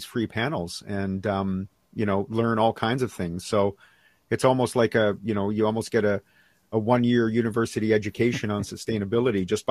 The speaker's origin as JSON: {"language": "English", "town": "Vancouver", "region": "British Columbia", "country": "Canada", "tie": "born or raised there", "said": "the Fully Charged show in my hometown of Vancouver"}